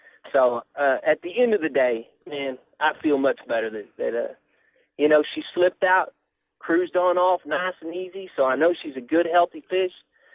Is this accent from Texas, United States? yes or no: yes; Texas, United States; I'm being from Texas. I knew there were some big striper lakes